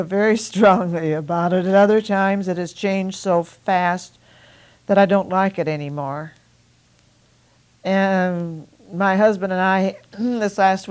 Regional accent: Beaverton, Oregon, United States; I grew up in Beaverton when it was such a very small town, and my folks had played such a start in building it.

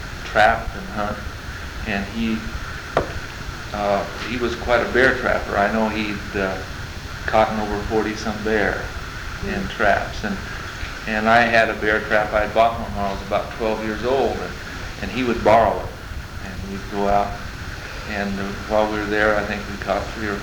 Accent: Oregon, United States; Well, I was raised in Central Oregon, and Tom used to come and herd sheep next to my father's ranch.

